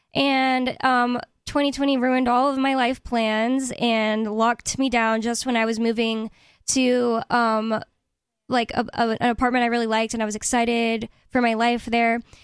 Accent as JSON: {"language": "English", "town": "San Antonio", "region": "Texas", "country": "United States", "said": "Yeah, I'm from San Antonio."}